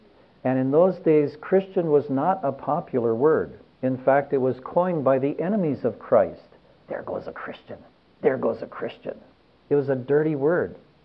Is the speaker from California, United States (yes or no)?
no; Wisconsin, United States; Man, I grew up in Wisconsin, but not in an agricultural. We were right in the city.